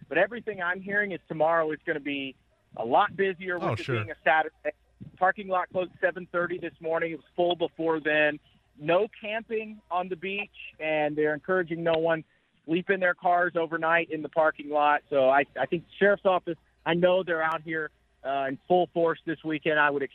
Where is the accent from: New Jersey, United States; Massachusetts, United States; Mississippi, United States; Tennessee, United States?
Tennessee, United States; I mean, I'm from Tennessee, you know. It was a rare occasion.